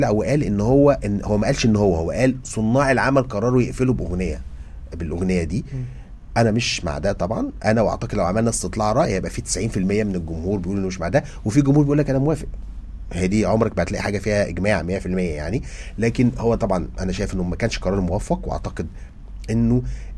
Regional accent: Egypt; لكن إحنا عندنا مشكلة كمصريين

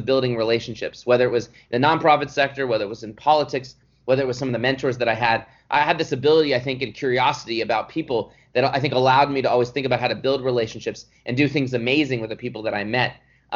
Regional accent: Dallas, Texas, United States; I grew up in Dallas, Texas, where sports is a real form of culture.

